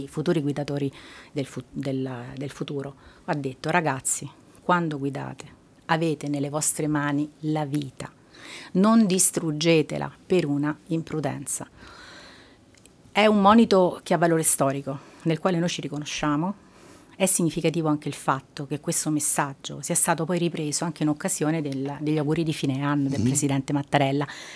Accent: Rome, Lazio, Italy; also born or lived in Dolomites; Poi sono tornata in Lombardia, a Pavia, e poi mi sono avvicinata a casa, perché comunque sono originaria di Roma, e sono andata a Terni.

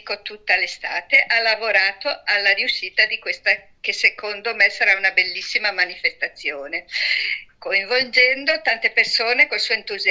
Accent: Dolomites, Italy; portare una selezione per il prossimo campionato proprio nella mia terra d'origine, e cioè le Dolomiti

